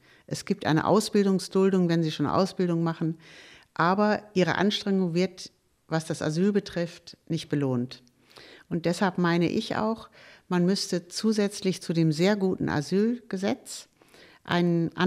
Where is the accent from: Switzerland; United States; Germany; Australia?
Germany; Ich bin ja ein anderer Jahrgang, also ich bin ja wirklich im Krieg geboren. Und Deutscher zu sein, deutsch sich zu fühlen, war fast nicht möglich nach dem Krieg.